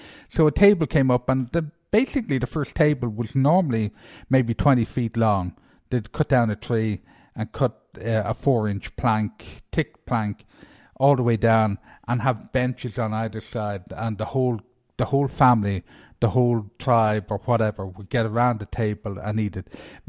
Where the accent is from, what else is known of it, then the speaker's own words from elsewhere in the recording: Ireland; now in United States; now for me, as a person, even though I'm in my mid-50s, being an Irishman, I know about English, Irish and European, but I'm beginning to learn a little bit about American.